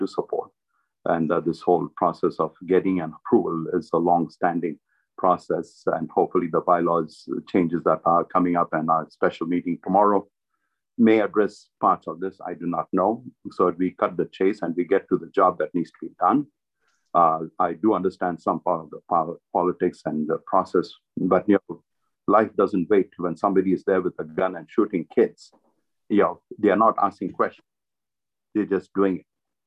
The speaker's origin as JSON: {"language": "English", "country": "India", "said": "I come from India."}